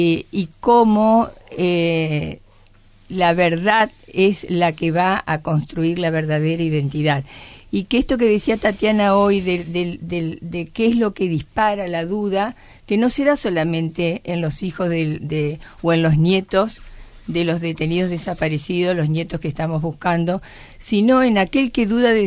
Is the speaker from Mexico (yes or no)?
no; Argentina; como argentinos